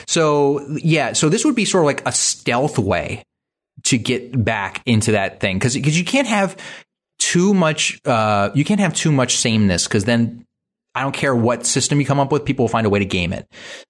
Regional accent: Baltimore, Maryland, United States; I grew up in Baltimore, so this is a delicacy in the area.

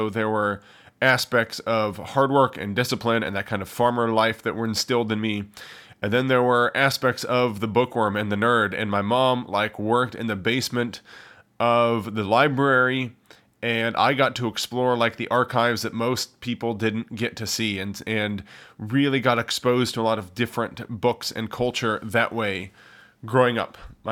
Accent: Kansas, United States; I grew up in Kansas on the central plains of the Midwest on a farm

